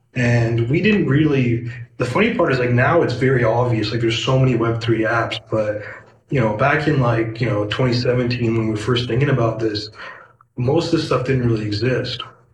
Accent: Canada; I'm originally from Canada. So I was at Western University and I was studying there.

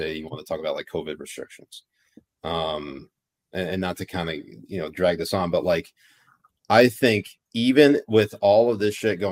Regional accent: United States; And yet I can criticize the fuck out of it because I'm an American.

